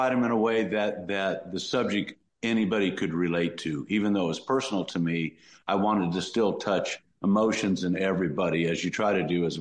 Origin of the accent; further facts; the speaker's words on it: Los Angeles, California, United States; now in Nashville, United States; growing up in Los Angeles, obviously, for me, you know, I'm a baby boomer